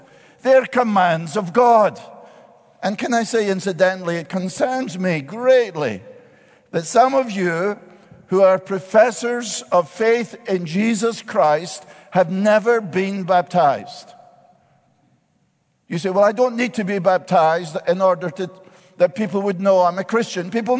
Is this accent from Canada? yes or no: no; Scotland, United Kingdom; now in United States; but as a Scotsman, now an American, we wear it on the left hand.